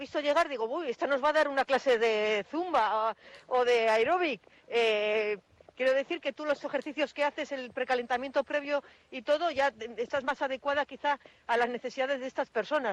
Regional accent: Bilbao, Basque Country, Spain; porque caigan cuatro gotas, que yo soy de Bilbao, no voy a pasear.

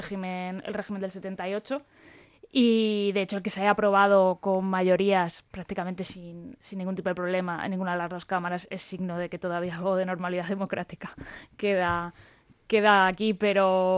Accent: Madrid, Community of Madrid, Spain; yo soy de Madrid, claro. Yo llevo aquí ya unos cuantos años, pero yo soy de Madrid.

